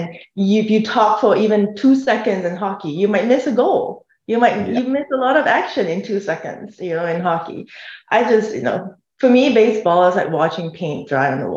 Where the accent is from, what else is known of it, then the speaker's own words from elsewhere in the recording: Singapore; I grew up with soccer in Singapore. So I was born and raised in Singapore.